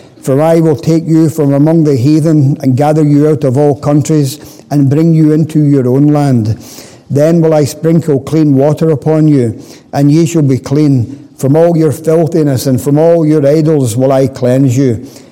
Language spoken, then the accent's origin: English; Dumbarton, Scotland, United Kingdom; I was born in Dumbarton in Scotland. I was born and brought up into a Roman Catholic family.